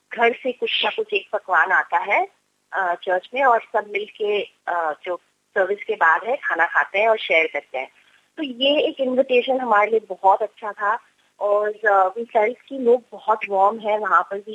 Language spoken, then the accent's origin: Hindi; South India, India; मैं साउथ से बिलोंग करती हूँ, तो मेरी family usually lived away from south of India.